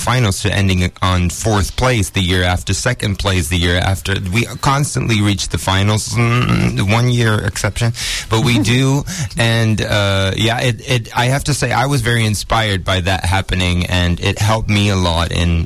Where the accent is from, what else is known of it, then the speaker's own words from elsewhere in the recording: Netherlands; I'm from Holland. Like, what artist breaks through from that small country?